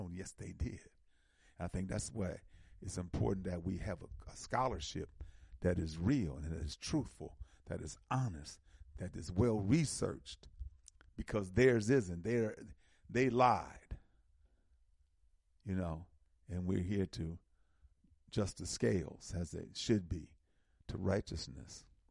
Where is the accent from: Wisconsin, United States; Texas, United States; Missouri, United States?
Wisconsin, United States; Milwaukee; I associate it with, like, driving to Chicago from Milwaukee. That's for me, because I'm from Milwaukee.